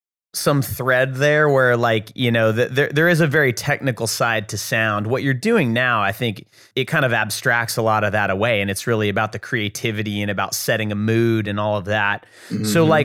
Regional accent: Texas, United States; also born or lived in New England; I lived in New England for a long time. I'm from Texas originally, but I lived in New England and it's very similar.

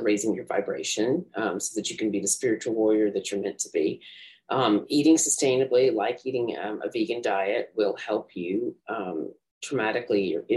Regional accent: the South, United States; I'm from the South. What can I say?

